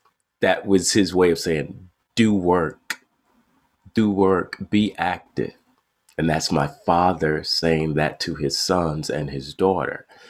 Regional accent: Illinois, United States; born there; Jonathan was born in Alabama. I was born in Illinois. After my parents had moved there

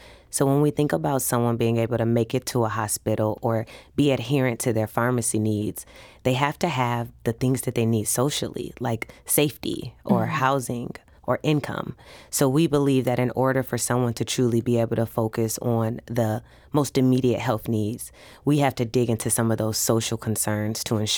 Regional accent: Detroit, Michigan, United States; now in St. Louis, United States; I'm originally from Detroit.

